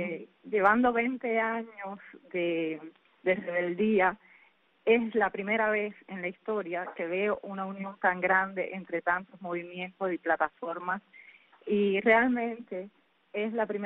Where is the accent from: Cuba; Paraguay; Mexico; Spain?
Cuba; yo espero que mi pueblo cubano se levante